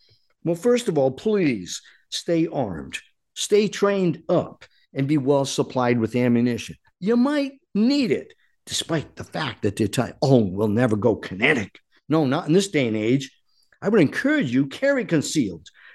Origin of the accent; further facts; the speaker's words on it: United States; as a Christian, as a physician, as a retired Air Force officer, as an American, as a husband, father, and now grandfather